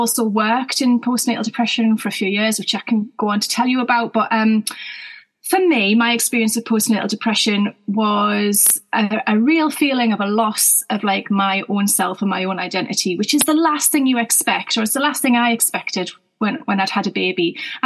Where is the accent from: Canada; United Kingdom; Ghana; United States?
United Kingdom; North East England; now in Devon, United Kingdom; I'm not from there originally. A lot of people will be able to tell that already from my accent. So I'm from the northeast of England originally, near Newcastle. But I live down in Devon with my Turkish husband